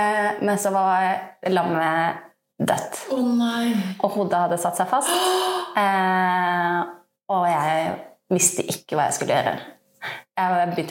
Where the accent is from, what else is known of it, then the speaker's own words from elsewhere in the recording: Oslo, Norway; jeg kommer fra Grefsen i Oslo, sant?